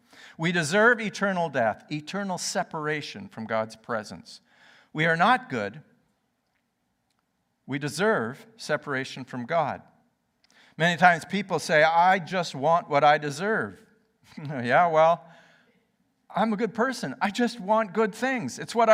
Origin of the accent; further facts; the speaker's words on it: Canada; I grew up in Canada, in a Baptist church.